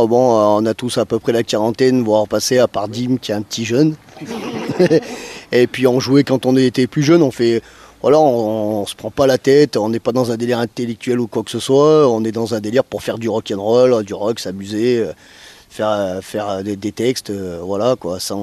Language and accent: French; Auvergne-Rhône-Alpes, France; Moi, je dirais que je viens de la Drôme, la région lyonnaise et tout ça est plus ancrée dans le métal.